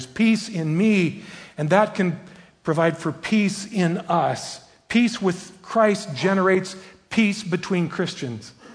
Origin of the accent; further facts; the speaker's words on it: Sheffield, United States; we drove from Minneapolis to my hometown in Sheffield